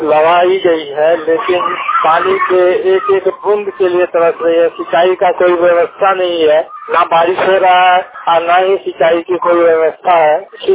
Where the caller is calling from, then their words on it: Darbhanga, Bihar, India; Mobile वाणी दरभंगा से … बोल रहा हूँ।